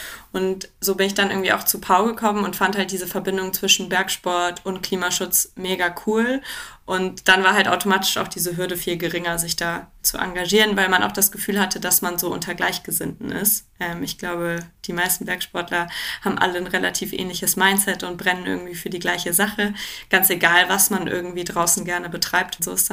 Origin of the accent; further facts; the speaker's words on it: North Germany, Germany; Ich komme eigentlich aus dem Norden, also es ist nicht in meiner DNA, in die Berge verliebt zu sein.